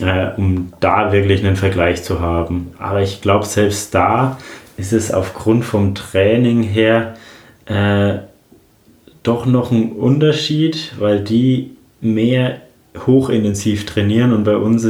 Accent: Roth, Bavaria, Germany; Ja, Rot ist meine Heimat. Als Franke ist es, glaube ich, selbstverständlich, dass man in Rot am Start steht. Ich bin ja auch mit dem Rennen aufgewachsen.

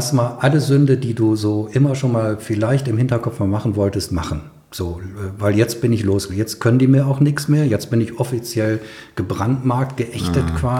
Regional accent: Essen, North Rhine-Westphalia, Germany; ich komme eigentlich aus Essen, aus dem Ruhrgebiet.

